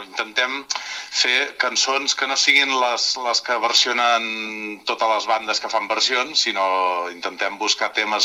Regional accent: Manresa, Catalonia, Spain; Jo sóc de Manresa

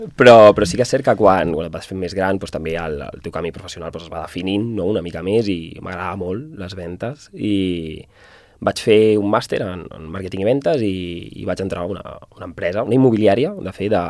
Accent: Sabadell, Catalonia, Spain; Sí, jo soc de Sabadell, de tota la vida. Castellà, al final, pues, és part innata de Sabadell.

